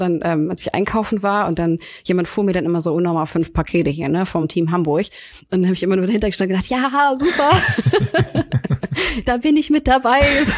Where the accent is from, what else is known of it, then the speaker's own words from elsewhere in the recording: Norte, Portugal; In Westen, ja gut, das ist nicht ganz meinem Gebiet. Ich komme aus dem Norden.